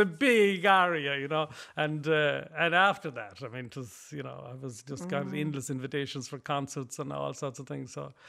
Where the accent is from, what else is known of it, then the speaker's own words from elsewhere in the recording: Ballinspittle, Munster, Ireland; And I'm from Ballinspittle. And like, we were three country boys.